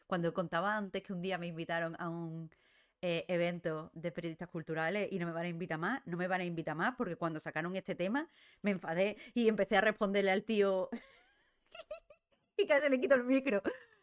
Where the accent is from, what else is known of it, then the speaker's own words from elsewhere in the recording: Andalusia, Spain; cuando yo veo Blasphemous como andaluza